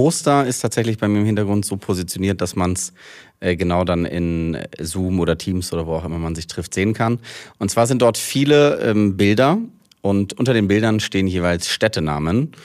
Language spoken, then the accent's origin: German; Hanover, Lower Saxony, Germany; Dadurch, dass es halt alles in Hannover meine Heimatstadt ist, wo ich geboren bin.